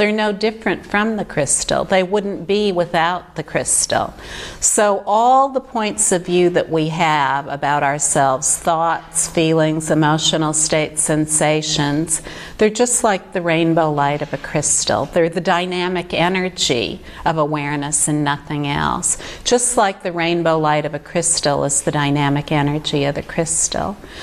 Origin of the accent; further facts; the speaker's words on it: Australia; I grew up in Australia. I'm 27 years old.